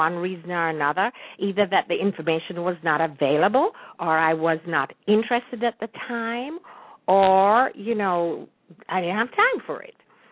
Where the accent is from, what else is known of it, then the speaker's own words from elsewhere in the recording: Jamaica; moved away; I am so passionate about growing up in Jamaica, even though I have not been there in a long time and I perhaps will not go back there to reside.